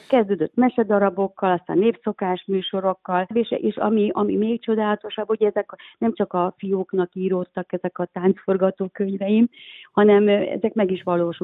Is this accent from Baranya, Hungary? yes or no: yes; Pécs, Baranya, Hungary; moved away as an adult; now in Budapest, Hungary; pécsi vagyok, Pécsről, vidékről, ide az Eötvös Loránd Tudományegyetemre jöttem föl tanulni